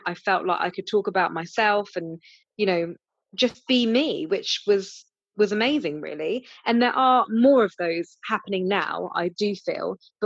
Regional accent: Southampton, South East England, United Kingdom; You know, I'm a girl from Southampton who has moved around a lot, and you know, I'm not from a wealthy background.

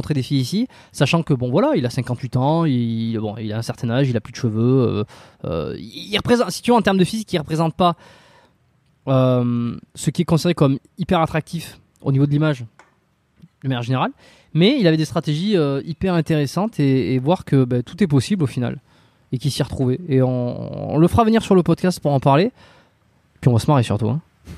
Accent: France; Ça permet de voir que le modèle dans lequel on a grandi en France n'est pas un modèle de normalité absolue.

